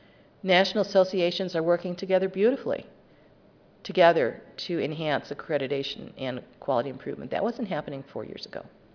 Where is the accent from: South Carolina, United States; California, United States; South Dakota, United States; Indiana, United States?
South Dakota, United States; I come from South Dakota originally, and I've always had a fondness for country music lyrics.